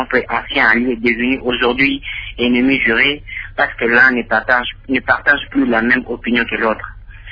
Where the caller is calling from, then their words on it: Mbuji-Mayi, Kasaï-Oriental, DR Congo; à Mbujimayi, au Kassai Oriental.